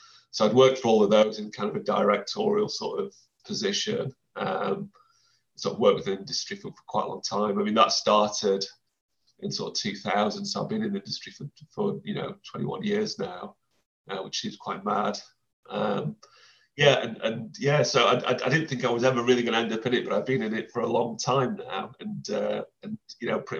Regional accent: Sheffield, Yorkshire and the Humber, United Kingdom; I grew up in Sheffield, which is useful for these kind of things, obviously being surrounded by the Peak District.

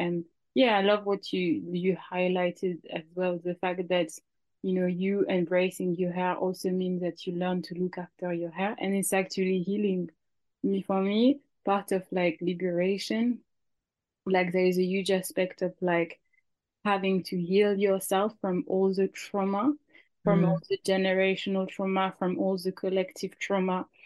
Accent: France; also born or lived in Africa; growing up in France, even though I tried to learn at some point, I didn't really know better. So it wasn't until I got to Africa that I really learned how much I could do with my hair.

